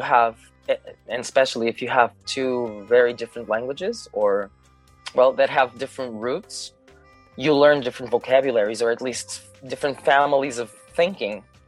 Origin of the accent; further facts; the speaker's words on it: South Africa; also born or lived in Portugal; I'm a circus artist right now. And I am from South Africa and from Portugal. So my parents are Portuguese.